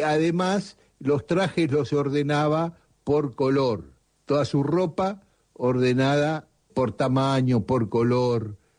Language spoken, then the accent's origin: Spanish; Buenos Aires, Argentina; born there; now in Lanús, Argentina; No, nací en Capital, viví hasta...